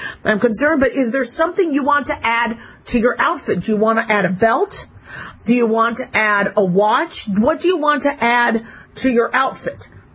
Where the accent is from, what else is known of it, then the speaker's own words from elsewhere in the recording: Phoenix, Arizona, United States; So I always had to have my legs covered, which was really, really kind of hard to do, you know, growing up in Phoenix, Arizona in the heat.